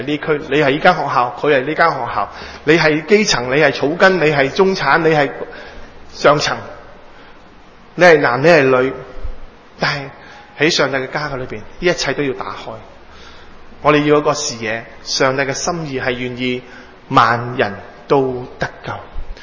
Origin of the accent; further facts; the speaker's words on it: Hong Kong; accent: Cantonese; 香港人讲普通话。当然啦，佢以前讲过广东人讲普通话嘅，因为咧我啲广东腔嘅普通话咧真系非常之普通